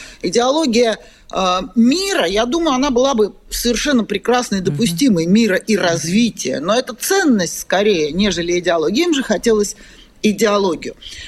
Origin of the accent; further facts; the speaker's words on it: Russia; Я вот изнутри России, как россиянка